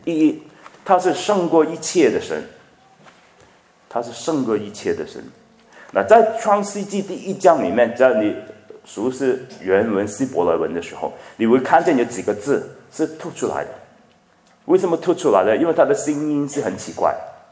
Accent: China; 我们中国人就用这个名词叫因缘啊

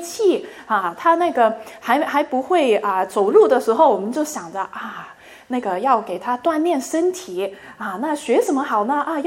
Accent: China; 那我们中国人的文化跟以色列的文化有点不一样啊

